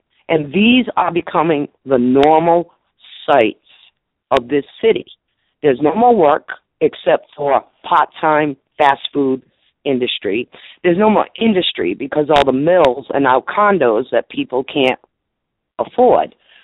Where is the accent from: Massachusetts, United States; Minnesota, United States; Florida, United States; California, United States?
Massachusetts, United States; River, Mass again. As everybody knows, I bring up Fall River quite frequently. It's the city that's adjacent to my hometown.